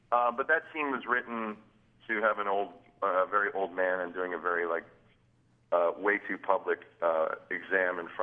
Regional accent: Darien, Illinois, United States; That was in my hometown out in Darien, Illinois.

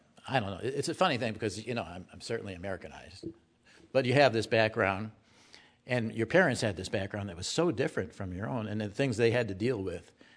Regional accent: Milwaukee, Wisconsin, United States; I grew up in Milwaukee, which is basically a German city.

